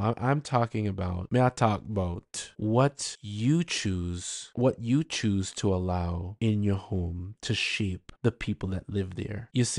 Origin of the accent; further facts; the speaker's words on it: United States; a young man born and raised in the United States with parents from Jamaica